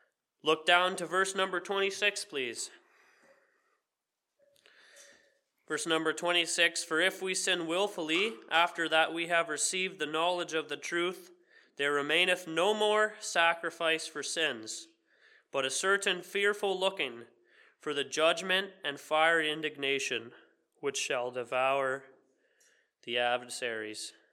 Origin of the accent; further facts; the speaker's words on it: Bancroft, Ontario, Canada; I'm from Bancroft, Ontario. I've been here on the island for a few months and in fellowship in Pope Road and headed back to Ontario here soon.